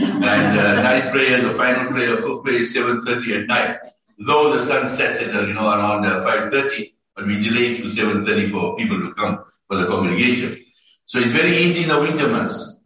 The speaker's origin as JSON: {"language": "English", "country": "South Africa", "tie": "born or raised there", "said": "I'm from South Africa, originally born in South Africa, grew up in apartheid South Africa."}